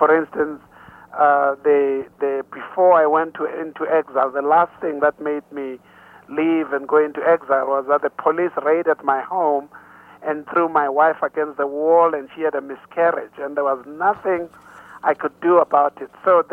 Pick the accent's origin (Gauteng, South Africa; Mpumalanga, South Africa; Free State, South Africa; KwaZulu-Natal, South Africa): KwaZulu-Natal, South Africa; Blood River; born there; because I was born in Blood River almost 48 years ago. And this is in the heart of Zululand